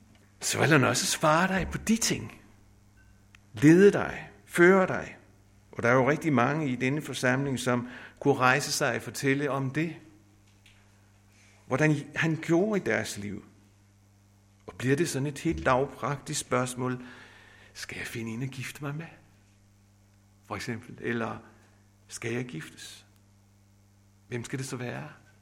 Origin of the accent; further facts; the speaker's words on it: Nexø, Capital Region of Denmark, Denmark; Da jeg selv blev omvendt for mange år siden, der begyndte jeg at gå til bedemøderne i Nexø, hvor jeg voksede op.